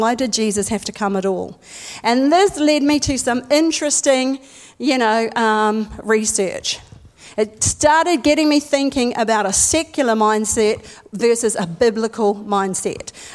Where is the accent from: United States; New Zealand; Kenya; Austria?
New Zealand; I'm a New Zealander.